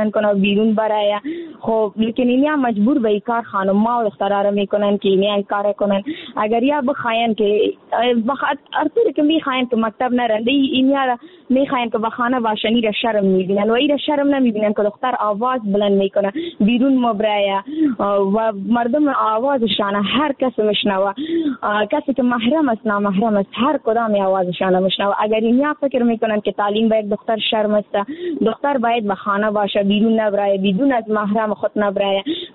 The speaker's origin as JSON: {"language": "Persian", "country": "Afghanistan", "said": "در جامعه همه ما افغان هستیم"}